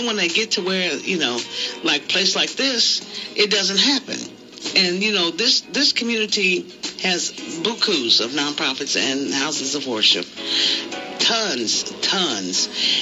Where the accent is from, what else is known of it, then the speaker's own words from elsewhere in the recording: Kansas City, United States; now in Los Angeles, United States; because I'm not originally from here, okay? I'm from the Midwest, from Kansas City.